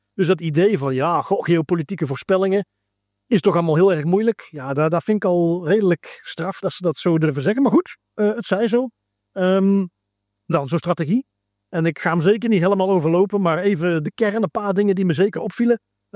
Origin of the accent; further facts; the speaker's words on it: Netherlands; Ten eerste wat me opviel, als Nederlander oorspronkelijk, we zijn toch vaak al iets meer bezig met Engelse termen